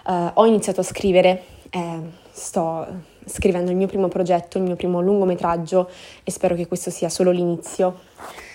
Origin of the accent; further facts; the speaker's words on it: Marina di Pisa, Tuscany, Italy; sono toscana, vengo da un piccolo paesino in provincia di Pisa che si chiama Marina di Pisa, quindi sono nata e cresciuta al mare. A Pisa per 4 anni ho frequentato la facoltà di giurisprudenza